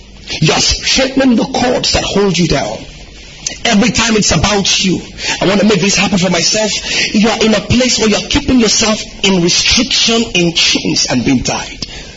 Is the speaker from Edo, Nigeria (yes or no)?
no; Igbotako, Ondo, Nigeria; Like my hometown, it's called Igbotako. It does not inspire anything.